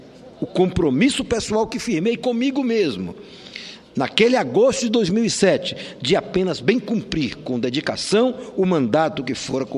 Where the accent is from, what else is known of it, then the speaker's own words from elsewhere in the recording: Bahia, Brazil; Como opositor, mas principalmente como baiano